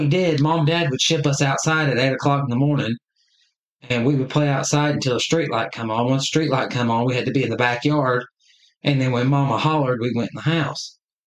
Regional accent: Kettering, Ohio, United States; also born or lived in Dayton; so I was born and raised in Dayton, Ohio, Kettering, Ohio, I should say. I was born in Dayton, but lived in Kettering.

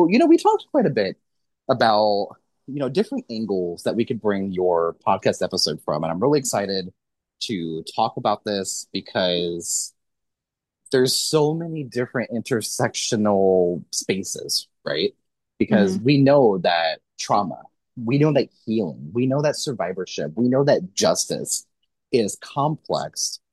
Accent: Missouri, United States; So I grew up in Missouri, where it is very heavy abstinence only.

